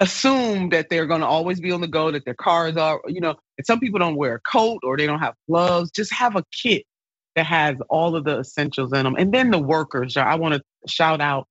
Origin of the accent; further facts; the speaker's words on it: Cleveland, Ohio, United States; I mean, I'm from Ohio, and Cleveland, Ohio, at that lake effect is real.